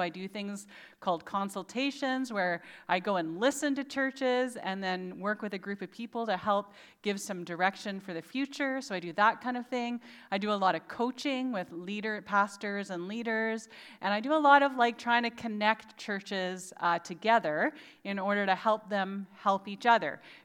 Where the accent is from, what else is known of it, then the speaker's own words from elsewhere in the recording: Nanaimo, British Columbia, Canada; And I grew up in Nanaimo, so I, my whole life, have dreamt of doing this West Coast Trail.